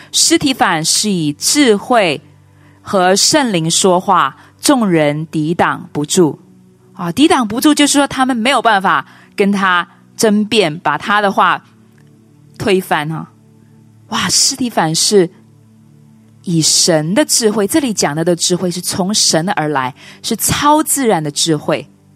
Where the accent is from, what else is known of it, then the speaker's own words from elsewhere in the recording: Hong Kong; accent: Taiwanese; also born or lived in China; 包括我自己，我是从中国跟香港来，但是我的口音都像台湾人哈。